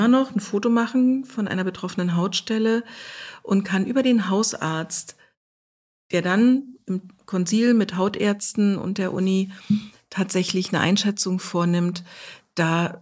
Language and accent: German; Berlin, Germany; now in Mecklenburg-Western Pomerania, Germany; Ich bin Berlinerin. Und bin vor 10 Jahren dann allerdings nach Mecklenburg-Vorpommern gezogen mit meinem Mann.